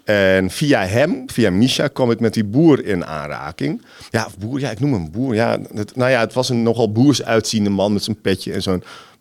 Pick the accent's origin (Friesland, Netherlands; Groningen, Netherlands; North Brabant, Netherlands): Groningen, Netherlands; moved away as an adult; Ik kom oorspronkelijk uit Groningen. Waar ik in een klein dorpje woonde.